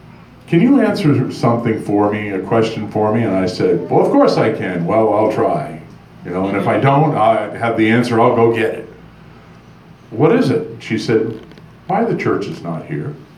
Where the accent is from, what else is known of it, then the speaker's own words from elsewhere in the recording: New Hampshire, United States; also born or lived in Lexington, Massachusetts; I mean, I'm just an American boy, born in Lexington, Massachusetts, raised in New Hampshire on the seacoast, grew up around farms